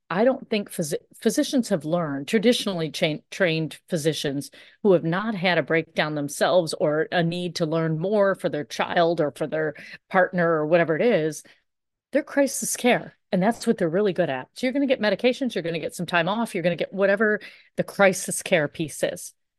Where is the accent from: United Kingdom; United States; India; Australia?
India; And it's really about, listen, I'm Indian and I'm serious.